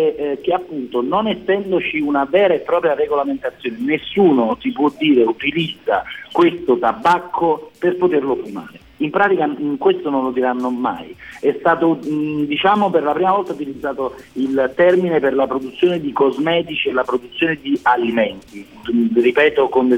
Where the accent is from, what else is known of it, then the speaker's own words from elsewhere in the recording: Naples, Campania, Italy; Ora, da napoletano, passami un farmaco, perché è un racconto.